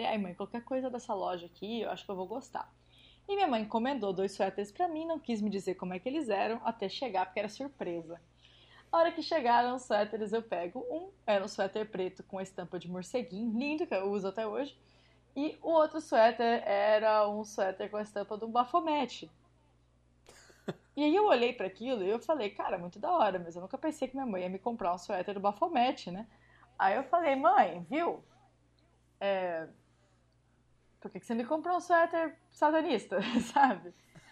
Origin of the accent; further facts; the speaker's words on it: Bauru, São Paulo, Brazil; porque eu sou de Bauru, gente, não se usa roupa de frio em Bauru. É quente demais.